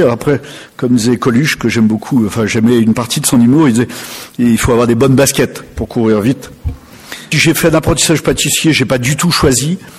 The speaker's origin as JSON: {"language": "French", "town": "Nantes", "region": "Pays de la Loire", "country": "France", "tie": "born there", "said": "En fait, je suis né en 1950 à Nantes, d'une famille ouvrière très simple."}